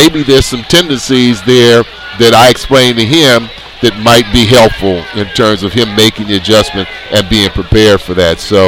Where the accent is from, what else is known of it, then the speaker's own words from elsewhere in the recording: Oakland, California, United States; Guy that I grew up with in Oakland, we got to talk